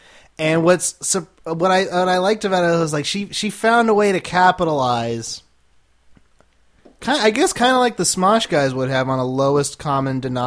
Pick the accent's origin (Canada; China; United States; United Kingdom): United Kingdom; England; I am the English guy.